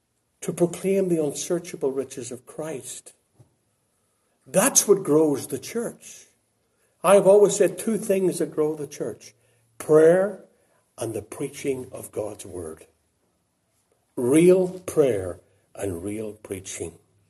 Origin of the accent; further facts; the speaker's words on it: Ireland; In the church I grew up in Ireland, there was the high, very high pulpit.